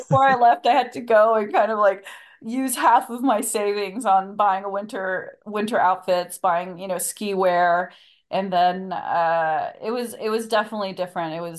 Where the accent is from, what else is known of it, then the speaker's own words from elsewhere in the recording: United States; I must be quite expert because I'm American and I had skied in, you know, California and Colorado and New Mexico and New Hampshire.